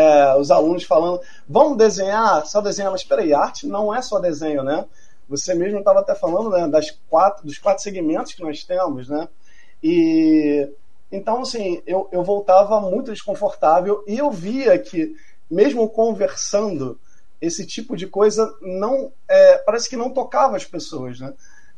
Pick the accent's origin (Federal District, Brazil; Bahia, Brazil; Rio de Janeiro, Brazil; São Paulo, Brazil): Rio de Janeiro, Brazil; eu sou daqui do Rio de Janeiro, né, sou professor de arte do estado.